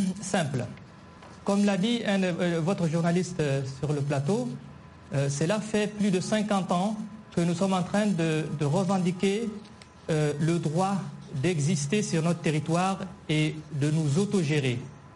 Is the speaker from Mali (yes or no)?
yes; Mali; Nous sommes des Azawadiens, nous sommes des autochtones